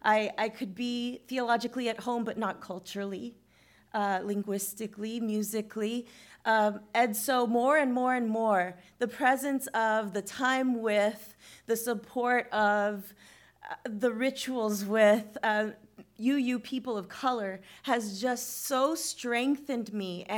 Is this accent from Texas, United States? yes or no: yes; Texas, United States; because I grew up in West Texas, and we just had a teeny tiny little lay-led fellowship.